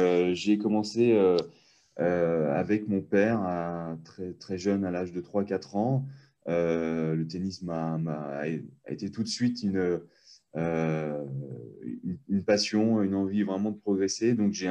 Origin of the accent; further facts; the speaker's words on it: Annecy, Auvergne-Rhône-Alpes, France; je suis originaire d'Annecy en Haute-Savoie. Voilà, j'ai 33 ans.